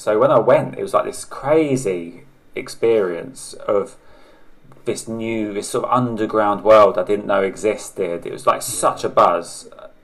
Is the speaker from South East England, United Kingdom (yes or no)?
yes; Sellindge, South East England, United Kingdom; So, I grew up in Kent, in a village called Sellinge, which is like between Ashford, Canterbury, Folkestone.